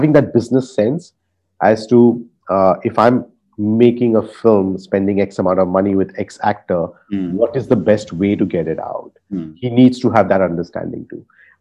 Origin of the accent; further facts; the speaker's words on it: Mumbai, Maharashtra, India; So I'm born and brought up in South Bombay, so I went to one of the schools out there